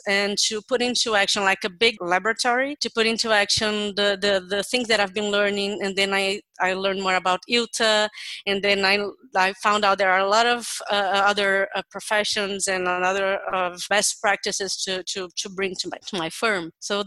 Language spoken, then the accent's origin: English; Brazil; I'm a lawyer from Brazil